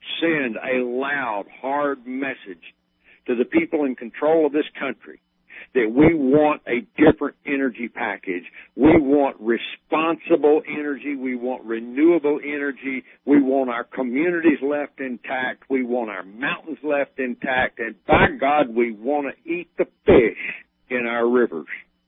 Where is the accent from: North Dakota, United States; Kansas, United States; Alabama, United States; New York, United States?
Alabama, United States; I'm from Alabama and I gotta hang my head in shame and just say we were not ready.